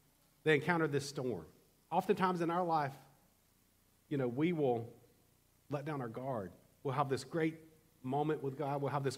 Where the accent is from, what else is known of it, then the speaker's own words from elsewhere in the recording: Alabama, United States; We have a lot of weird sayings in this deep south. I came from Alabama.